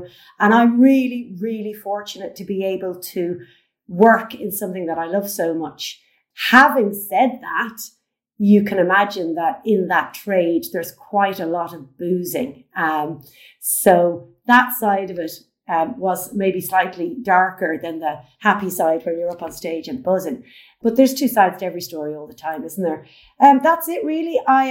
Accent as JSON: {"language": "English", "country": "Ireland", "moved": "yes", "lives_now": "Spain", "said": "Okay, well, I'm Irish, but I live in Spain. I've been here 20 years"}